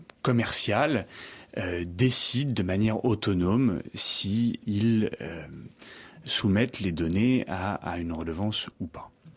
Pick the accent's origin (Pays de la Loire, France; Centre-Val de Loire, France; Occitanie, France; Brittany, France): Brittany, France; je suis moi-même breton et que je viens du Finistère